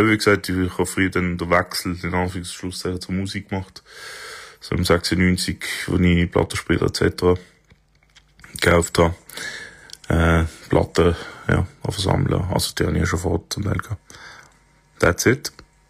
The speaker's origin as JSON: {"language": "German", "region": "Southern Italy", "country": "Italy", "lives_now": "Germany", "said": "ich bin Italiener aus dem Süden"}